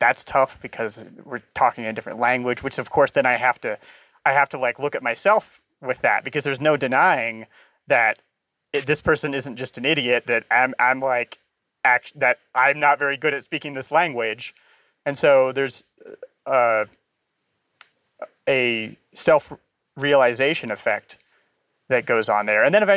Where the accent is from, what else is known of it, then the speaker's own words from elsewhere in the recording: Nebraska, United States; It's like, I grew up in Nebraska, man. You have no idea.